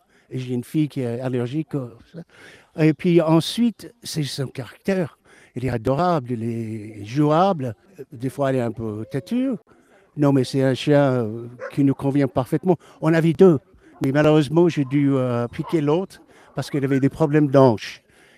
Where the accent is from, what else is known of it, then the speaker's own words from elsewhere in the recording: San Francisco, California, United States; On habite depuis 30 ans à Beauvais. Mais avant, je viens de San Francisco.